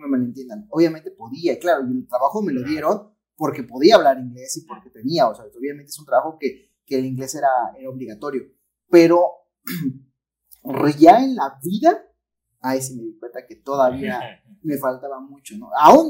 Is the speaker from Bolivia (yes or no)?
no; Mexico; como mexicano nos pasa mucho, ¿no? Decir, tenemos cerca de Estados Unidos, consumimos en inglés